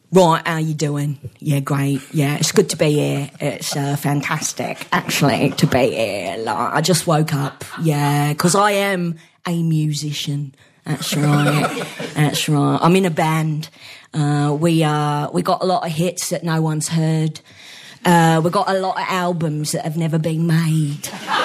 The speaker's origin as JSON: {"language": "English", "region": "London", "country": "United Kingdom", "said": "But see, I'm from London"}